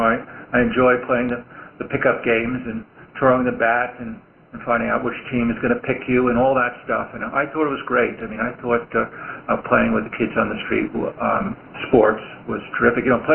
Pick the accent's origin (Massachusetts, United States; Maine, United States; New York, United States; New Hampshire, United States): New York, United States; Brooklyn; Growing up in Brooklyn, I also went to Ebbets Field, which is where the Brooklyn Dodgers played at the time